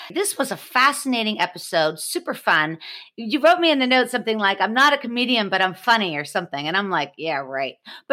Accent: Pittsburgh, Pennsylvania, United States; because I'm from Pittsburgh and I've come a very middle class area, et cetera.

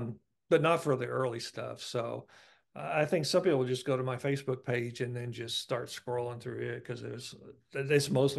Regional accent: Midwest, United States; and maybe it's because I'm from the Midwest, but he was molded by the value

